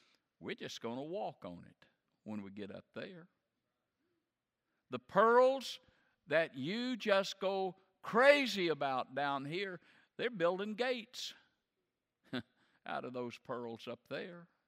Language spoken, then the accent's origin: English; the South, United States; I'm from the South